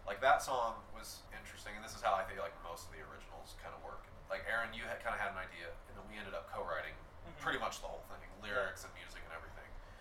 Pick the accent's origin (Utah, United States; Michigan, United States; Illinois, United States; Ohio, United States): Utah, United States; Logan; we are from Logan obviously, but you kind of have to view Logan and Salt Lake as kind of the scene